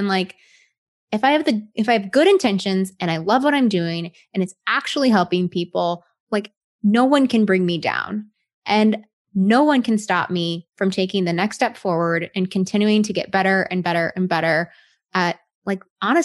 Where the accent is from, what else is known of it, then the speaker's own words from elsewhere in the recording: Texas, United States; I was born and raised in Texas. So I'm a Southern girl who loves country music.